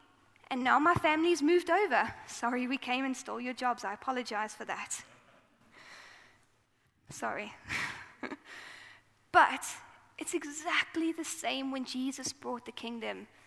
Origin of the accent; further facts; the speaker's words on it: South Africa; accent: South African; From my accent, if you don't know me, I am from South Africa. I was born and bred in South Africa.